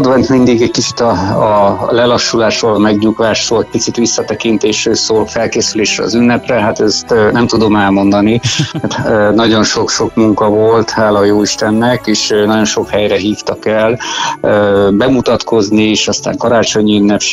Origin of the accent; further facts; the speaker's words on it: Hungary; born there; ugye én a Tiszaparton születtem, nagyon szeretem a halat